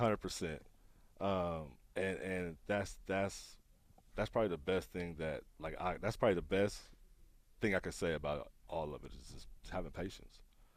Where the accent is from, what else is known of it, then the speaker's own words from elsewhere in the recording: Fresno, California, United States; I was I'm an East Side Fresno kid, Southeast Fresno.